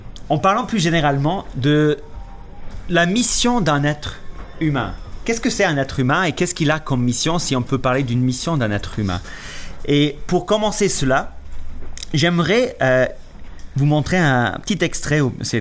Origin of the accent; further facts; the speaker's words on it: Belfast, Northern Ireland, United Kingdom; French is a second language; je suis Irlandais du Nord, donc de Belfast à l'origine.